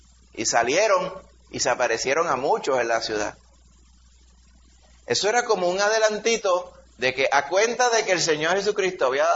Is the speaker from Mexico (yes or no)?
no; Puerto Rico; que a mí de chiquito la gente aquí en Puerto Rico decía